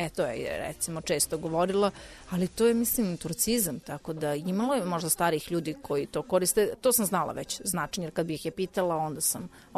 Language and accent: Serbian; Svilajnac, Šumadija and Western Serbia, Serbia; moved away as an adult; now in Belgrade, Serbia; Da, ja živim znači u Beogradu, a do svoje 18. godine, 19. sam živjela ovde. Znači, koliko sam u Svilajncu živjela, toliko sam i u Beogradu. Tako da, donekle, ja sam malo akcenat promenila, ali koliko god živjela u Beogradu, znači primete da nisam rođena Beograđanka